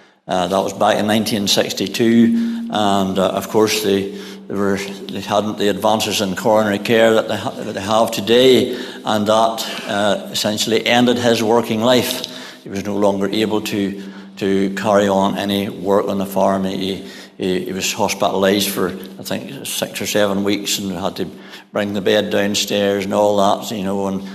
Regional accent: Ballymena, Northern Ireland, United Kingdom; I'm from Ballymena, as you're probably aware of that. And that's where we talk nearly as broad as you do here in Ballymoney. So I grew up out in the country on a farm in the district of Glenhorry.

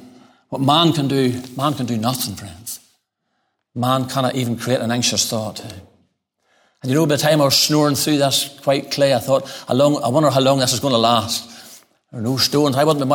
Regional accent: Ballymena, Northern Ireland, United Kingdom; Now, I'm from Ballymena. We do not spend money foolishly.

